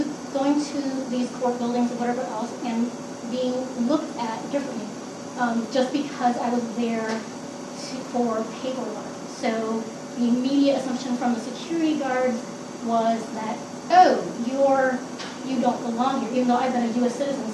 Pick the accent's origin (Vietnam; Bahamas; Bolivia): Vietnam; now in United States; I'm originally from Vietnam, so it's really kind of crazy because when I meet a lot of people, they have zero idea that I was not born in this country.